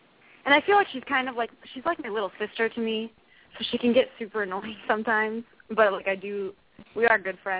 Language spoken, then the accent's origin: English; North Carolina, United States; I'm from North Carolina.